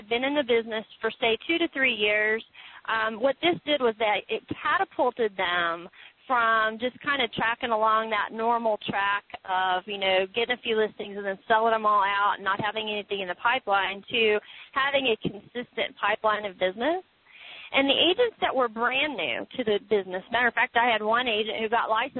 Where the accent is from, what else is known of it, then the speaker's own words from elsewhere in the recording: Oklahoma, United States; In our area, I know I was from Oklahoma, is where I sold most of my career.